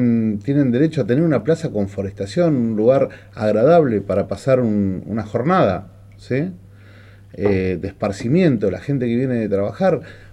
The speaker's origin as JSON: {"language": "Spanish", "town": "Viedma", "region": "Río Negro", "country": "Argentina", "tie": "born or raised there", "also_born_or_lived": "Buenos Aires", "said": "volví a trabajar a mi ciudad natal, a quedarme acá. Yo soy un bicho de acá, de Viedma."}